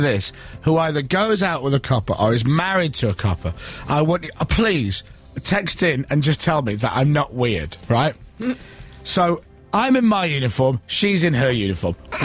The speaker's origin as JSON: {"language": "English", "town": "Leeds", "region": "Yorkshire and the Humber", "country": "United Kingdom", "tie": "born or raised there", "said": "Well, I was brought up in Leeds."}